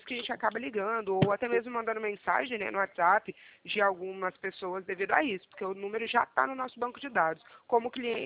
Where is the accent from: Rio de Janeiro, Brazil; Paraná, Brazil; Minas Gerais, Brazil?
Minas Gerais, Brazil; moved away as an adult